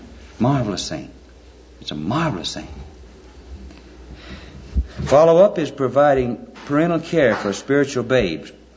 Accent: Alabama, United States; born or raised there

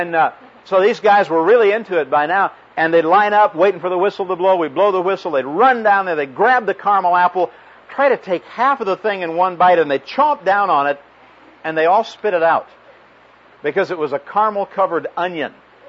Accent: Chicago, Illinois, United States; also born or lived in Carson City, Nevada; I grew up in the Chicago area. I lived for 6 years in Carson City, Nevada.

